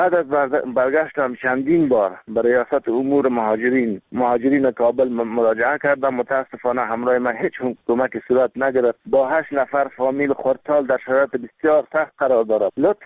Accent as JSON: {"language": "Persian", "country": "Afghanistan", "said": "ساله به ایران رفته بودم. در تاریخ 27 دی 1398 وارد ایران شدم. اول حمل 1399 به خاطر ویروس کرونا دوباره به وطن پناه آوردم."}